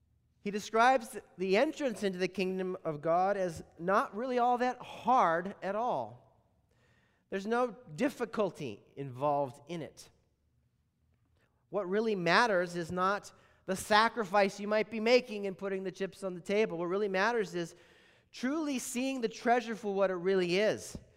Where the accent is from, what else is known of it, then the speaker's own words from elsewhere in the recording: Montana, United States; Now, growing up in Montana, various places have their own kind of integral culture